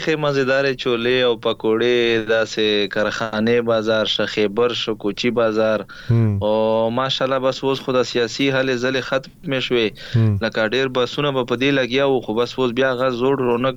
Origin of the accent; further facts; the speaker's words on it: Khyber Pakhtunkhwa, Pakistan; now in Bannu, Pakistan; مونږ اصل کې د وزیرستان یو خو وس په بنو کې پاتې کیږو وزیر یما.